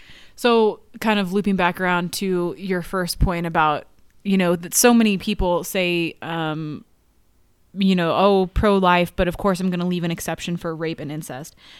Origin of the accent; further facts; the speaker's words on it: Missouri, United States; I grew up in Missouri. I grew up Catholic, as we've discussed.